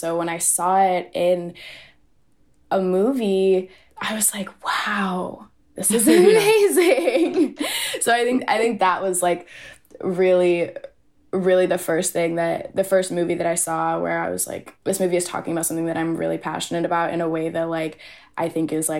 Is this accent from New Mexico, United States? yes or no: no; Baltimore, Maryland, United States; also born or lived in Nairobi, Kenya; I am in Baltimore right now, my hometown.